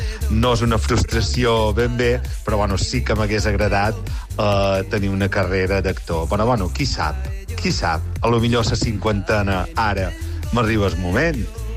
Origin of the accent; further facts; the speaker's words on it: Ciutadella, Balearic Islands, Spain; de Ciutadella i jo de petit sempre he volgut ser actor